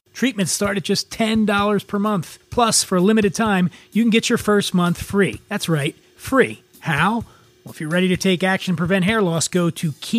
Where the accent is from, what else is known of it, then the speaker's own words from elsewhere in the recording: Philadelphia, Pennsylvania, United States; I hail from Philadelphia